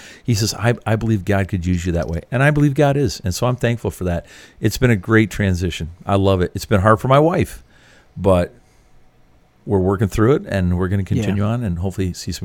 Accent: Canada; And as a Canadian traveling in the United States, I understand. I am a visitor.

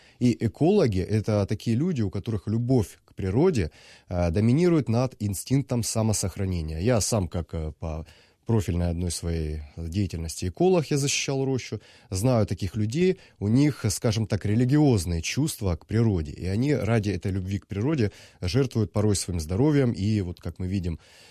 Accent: Novocherkassk, Rostov Oblast, Russia; Мой родной город Новочеркасск

